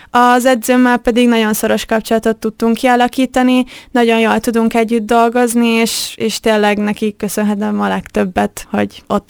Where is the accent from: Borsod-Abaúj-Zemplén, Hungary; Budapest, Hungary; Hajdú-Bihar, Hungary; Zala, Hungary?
Borsod-Abaúj-Zemplén, Hungary; Kazincbarcika; ugye én kazincbarcikai születésű vagyok, és ott ismerkedtem meg magával az atlétikával